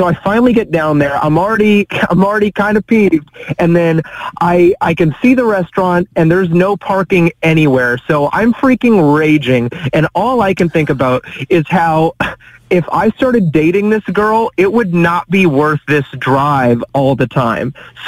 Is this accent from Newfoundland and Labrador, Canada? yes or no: no; Scarborough, Ontario, Canada; Well, I grew up in Scarborough.